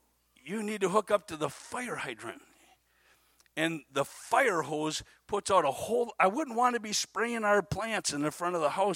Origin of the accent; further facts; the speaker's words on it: Menasha, Wisconsin, United States; When I was a kid, I grew up in Menasha, Wisconsin